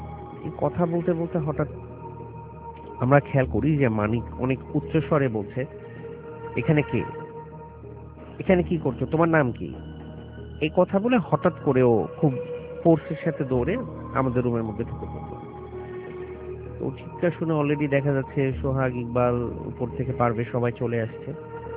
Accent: Dhaka, Dhaka Division, Bangladesh; পুরান ঢাকা সূত্রাপুর থেকে এসেছি।

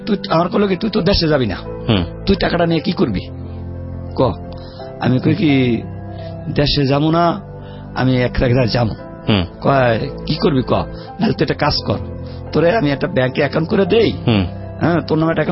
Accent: Barisal, Barisal Division, Bangladesh; আমার বাড়ি বরিশাল

